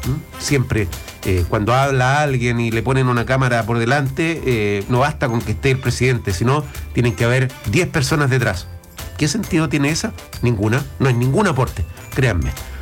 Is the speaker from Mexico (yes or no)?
no; Chile; como, primero, sudamericanos, como chilenos y chilenas